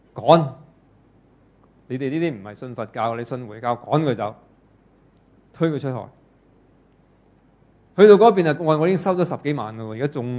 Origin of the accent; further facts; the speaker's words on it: Hong Kong; 咁我哋香港人就咦我我係咪？